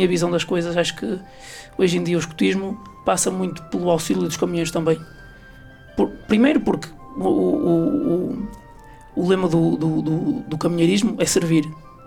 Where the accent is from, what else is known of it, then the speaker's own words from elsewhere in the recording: Portugal; Eu não sou morador de Oleiros. Eu não sou de Oleiros, eu sou da freguesia vizinha, sou do Pará de Gatinho, mas andei na catequese em Oleiros, frequentei para a primária e a primária em Oleiros